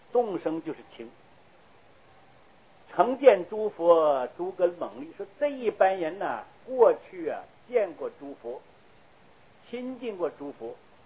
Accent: China; 所以这个我们中国人讲情理法嘛，

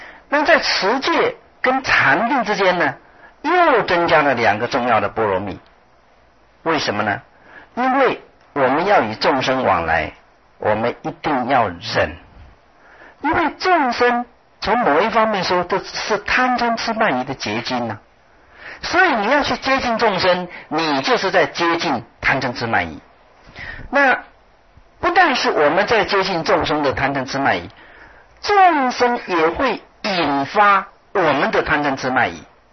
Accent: China; 我们中国人讲说忍这个字什么呢

